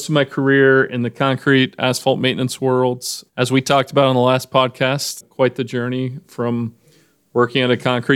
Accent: Kansas City, Missouri, United States; also born or lived in Indianapolis; So I was born here in Kansas City, raised most of my life here, moved away for a bit, spent some time overseas, as well as Indianapolis

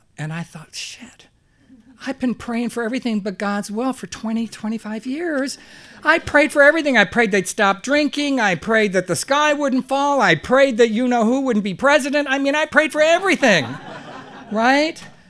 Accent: Deep South, United States; also born or lived in Pennsylvania; I was born in the North, and in first grade, my family moved me to the Deep South.

